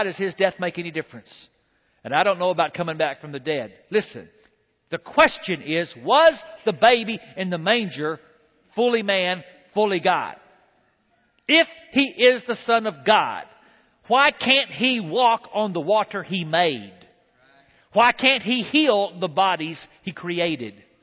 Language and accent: English; Andrews, Texas, United States; "And Mr. President, I was raised in Andrews, Texas."